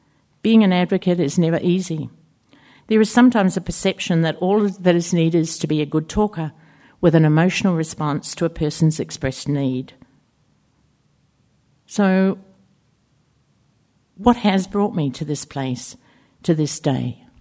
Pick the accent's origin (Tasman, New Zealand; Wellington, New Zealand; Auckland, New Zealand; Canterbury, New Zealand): Tasman, New Zealand; Richmond; On the day I was born in Hillcrest Hospital, Richmond, Nelson, New Zealand, to … I was the first of four children. We were raised in a small two-bedroom house